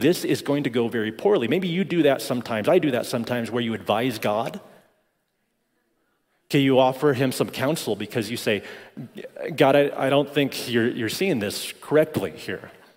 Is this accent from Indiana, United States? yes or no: no; Broomfield, Colorado, United States; I grew up in Broomfield. We weren't country club members, but we did live a half block from the country club.